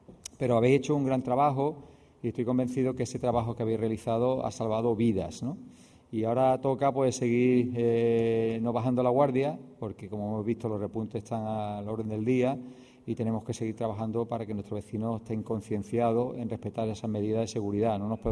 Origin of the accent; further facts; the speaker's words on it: Málaga, Andalusia, Spain; cómo somos los malagueños, ¿no? Gente alegre, que nos gusta chocar la mano y dando un abrazo y estar juntos